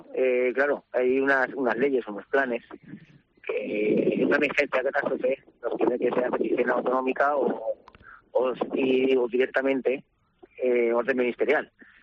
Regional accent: Valencian Community, Spain

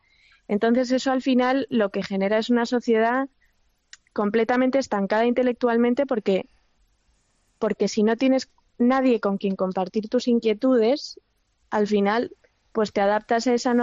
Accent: Madrid, Community of Madrid, Spain; also born or lived in San Sebastián; yo nací en San Sebastián, pero nos vinimos a Madrid cuando yo tenía 4 años.

